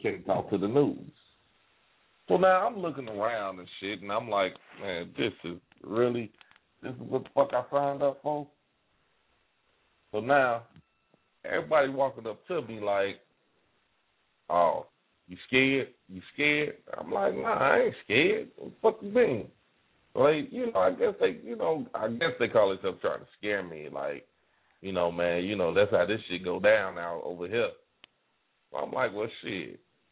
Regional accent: Gary, Indiana, United States; It's just the simple fact that I'm from Idaho, Gary, Indiana, and Ivanhoe Project.

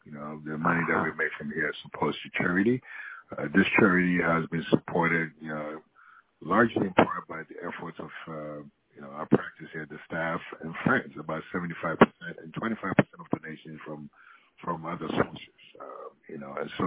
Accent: Ghana; which was very commonplace growing up in Ghana.

